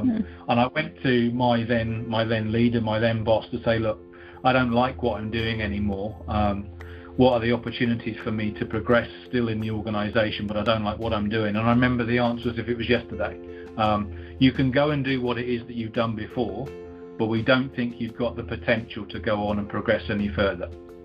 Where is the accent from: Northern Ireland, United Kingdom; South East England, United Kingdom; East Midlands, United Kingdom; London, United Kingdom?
South East England, United Kingdom; Folkestone; So I started working for Mr. Seymour in the W.H. Smith store at the age of about 17 in my hometown of Folkestone in Kent, which is, if you want to look it up on the map, is the closest point of the UK to France.